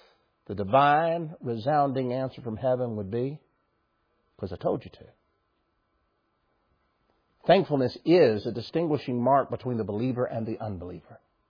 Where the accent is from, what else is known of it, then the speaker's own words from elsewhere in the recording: United States; I'm an American, and of all the freedoms and experiences I get